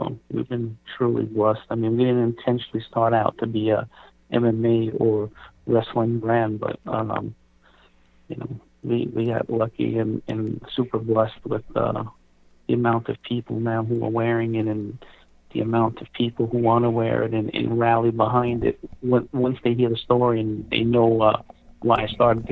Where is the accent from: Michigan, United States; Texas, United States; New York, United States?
New York, United States; Well, I mean, we're blessed being from New York